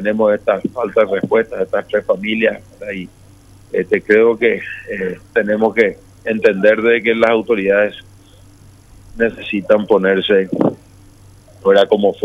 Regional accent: Paraguay

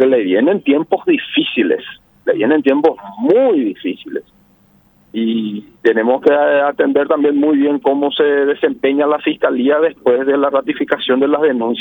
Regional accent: Paraguay; nos movemos mal como paraguayos

